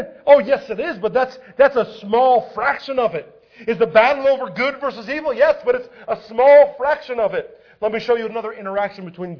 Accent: United States; Now, I know it's not politically correct to say the American way, but I'm an American.

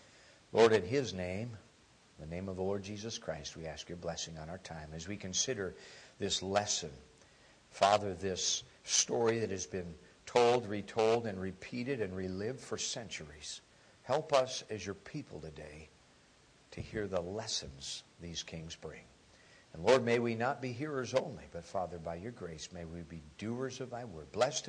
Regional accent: Alaska, United States; Your pastor said I came from Florida, but I'm actually an Alaskan. So state of residence is Alaska.

